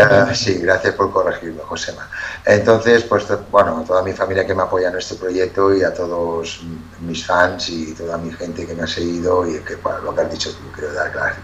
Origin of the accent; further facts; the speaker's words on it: Cala Rajada, Balearic Islands, Spain; el día de Nochevieja estoy aquí en mi pueblo, en Cala Rajada, que estamos más para el norte, en la costa de Llevant, de Mallorca